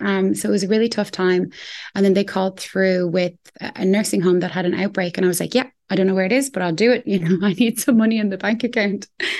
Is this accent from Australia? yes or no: no; Ireland; because I'm a girl and I'm from Ireland